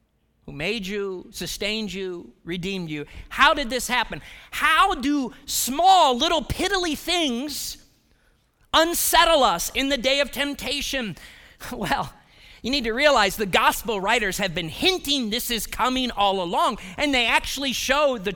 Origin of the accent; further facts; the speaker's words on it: Ohio, United States; accent: Ohio; Now, I'm from Ohio. Ohioans don't have accents.